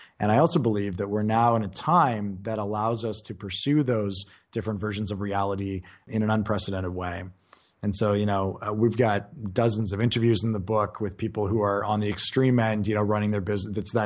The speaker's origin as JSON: {"language": "English", "country": "Canada", "lives_now": "Spain", "said": "So I'm originally from Canada."}